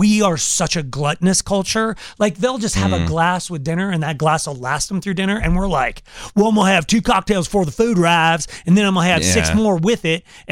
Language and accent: English; United States; because I'm an American, and when I would go to Brazil